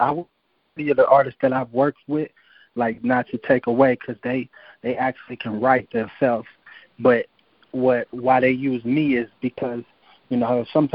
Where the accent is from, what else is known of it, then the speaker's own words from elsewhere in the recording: Kansas City, United States; it really ain't a huge music scene in Kansas. I grew up really playing basketball